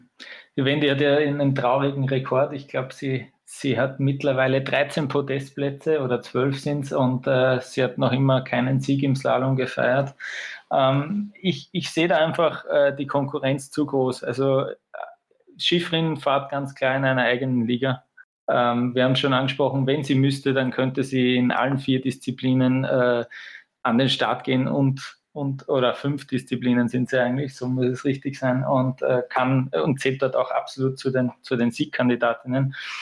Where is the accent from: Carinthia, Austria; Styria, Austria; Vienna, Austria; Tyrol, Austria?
Vienna, Austria; Ich komme aus Wien, auch wenn die Berge in Wien jetzt auch nicht unbedingt so hoch sind